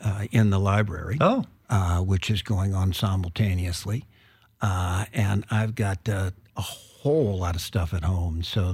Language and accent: English; Charlottesville, Virginia, United States; And also growing up in the South, really difficult, fascinating times. Best of times, worst of times. Yeah. My hometown city of Charlottesville was denying that racial card when I was 10 and 11.